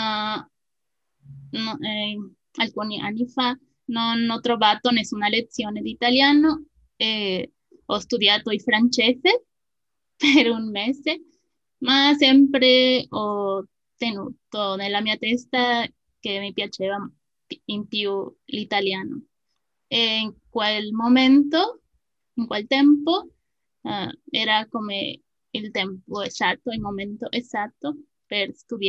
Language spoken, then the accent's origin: Italian; Mexico; Italian is a second language; Anche sono una messicana innamorata della lingua italiana. Abito nello stato del Messico